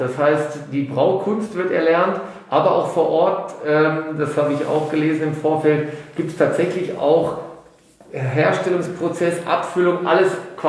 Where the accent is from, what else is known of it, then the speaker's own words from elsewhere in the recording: North Rhine-Westphalia, Germany; Ich bin, auch wenn man es mir nicht anhört, natürlich aufgrund meiner schmutzigen Herkunft aus dem Ruhrgebiet. Ich bin ja auch ein halber Franke